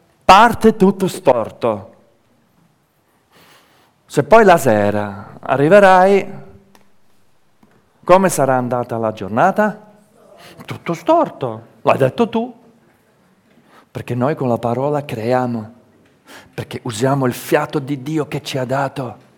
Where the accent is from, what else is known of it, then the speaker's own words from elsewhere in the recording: Calabria, Italy; also born or lived in Switzerland; Siamo calabresi, condizionati dalla nostra cultura. E io oggi posso dire con piena convinzione che sono calabrese, sapete perché? Ieri al convegno ho capito che per l'Italia, avendo la doppia cittadinanza, per l'Italia io non sono più svizzero. Io sono italiano e basta.